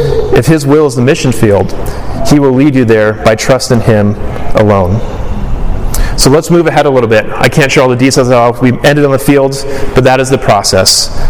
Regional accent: Malaysia; when I was a youth growing up in Malaysia.

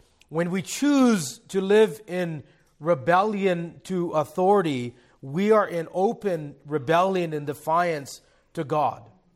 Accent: Hawaii, United States; I grew up in Hawaii. I'm just going to say it.

